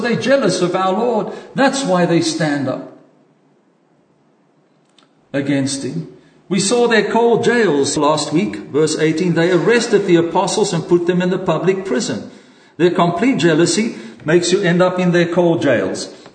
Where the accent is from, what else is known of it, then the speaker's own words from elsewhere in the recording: Ireland; Brothers, how many of you have ever seen me afraid? I'm too Irish for that.